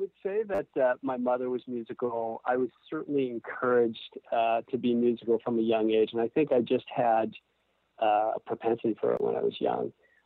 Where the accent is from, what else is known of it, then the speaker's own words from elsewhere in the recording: Miami, Florida, United States; also born or lived in New Jersey; I'm actually from the States, originally from New Jersey, and then grew up mostly in the South Florida area, in the Miami area.